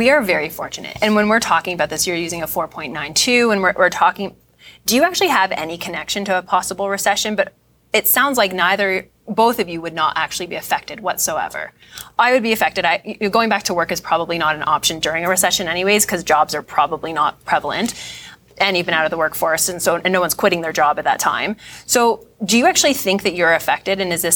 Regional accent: Canada; Well, I'm Canadian. So if the U.S. goes to shit and Canada's still okay, I'll just hop up there.

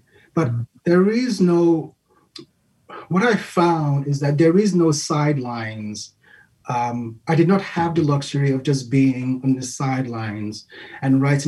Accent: Lagos, Nigeria; in any aspect of any region of Lagos where I'm from, a city near and dear to my heart because it's alive, it's vibrant.

